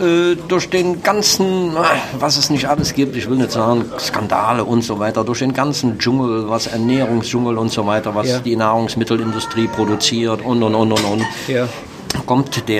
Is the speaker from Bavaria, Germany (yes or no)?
no; Mönchengladbach, North Rhine-Westphalia, Germany; Ich komme aus Mönchengladbach